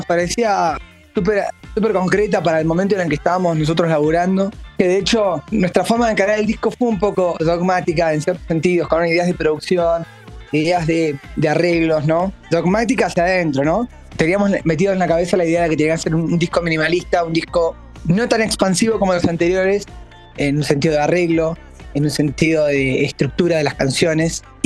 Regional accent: Argentina; digamos que nosotros somos de Argentina, México es como una meca, ¿no?

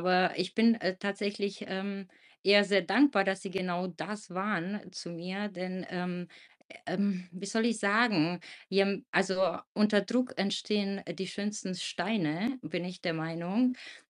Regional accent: Romania; ich bin jetzt 47 und in der damaligen Zeit, ich bin in Rumänien aufgewachsen

